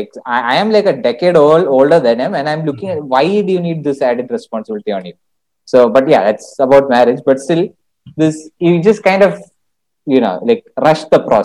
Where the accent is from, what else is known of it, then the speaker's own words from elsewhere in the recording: Kerala, India; first language Malayalam; English is a second language; people will identify you as a Kannadiga or me as a Malayali.